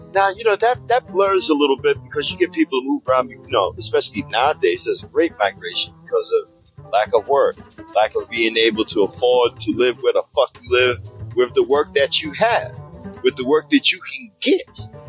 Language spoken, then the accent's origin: English; Newark, New Jersey, United States; also born or lived in Philadelphia; I'm from Newark. And, you know, even though, yeah, you know, I grew up a little bit in Philly, you know, I was shuttled between two households, right? So, but most of my coming of age, I suppose, years, my salad days, whatever the fuck you want to call it, you know, was in Newark.